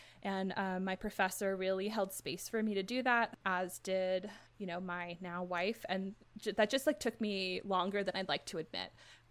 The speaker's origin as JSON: {"language": "English", "town": "Paradise", "region": "California", "country": "United States", "tie": "born or raised there", "said": "Oh, and then my entire hometown burned down. And that broke me in a true sense of the word. So I'm from Paradise, California."}